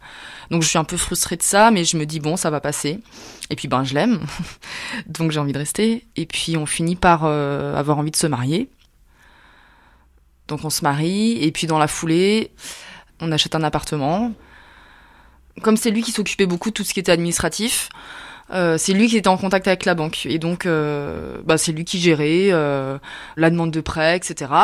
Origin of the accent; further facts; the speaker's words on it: Strasbourg, Grand Est, France; moved away as an adult; now in Paris, France; J'ai grandi à Strasbourg jusqu'à mes 28 ans.